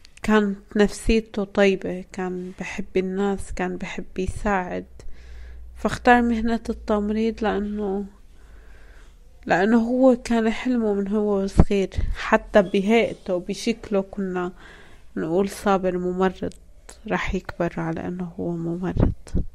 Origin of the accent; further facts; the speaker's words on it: Palestine; ببساطة لأنه يمكن لأنه إحنا فلسطينيين